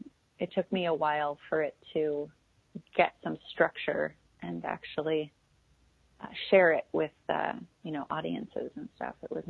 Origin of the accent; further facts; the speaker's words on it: Los Angeles, California, United States; also born or lived in East Coast; I'm from Los Angeles, but I had been living on the East Coast, and I moved back